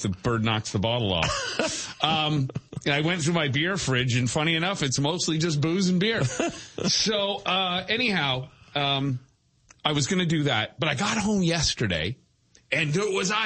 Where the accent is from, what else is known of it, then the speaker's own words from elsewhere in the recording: Toronto, Ontario, Canada; we're from Toronto.